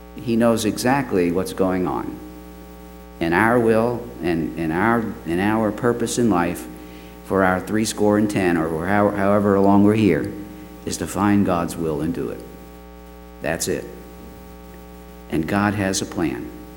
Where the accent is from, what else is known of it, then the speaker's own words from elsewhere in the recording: New York City, New York, United States; Now, I grew up in New York City, and there were no waterfalls in New York City.